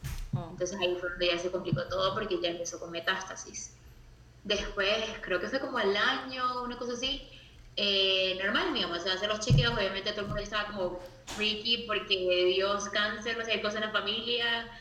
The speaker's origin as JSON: {"language": "Spanish", "town": "Maracaibo", "region": "Zulia", "country": "Venezuela", "moved": "yes", "lives_now": "San José, Costa Rica", "said": "Obviamente Maracaibo. Bueno, yo primero me vine como en el 2002."}